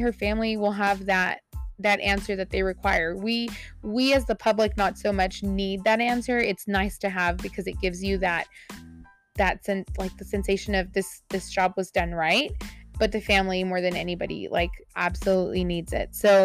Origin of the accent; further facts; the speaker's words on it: Amarillo, Texas, United States; I'm originally from Amarillo, so this one kind of hit a little bit close to home. Canadian wasn't too far from Amarillo.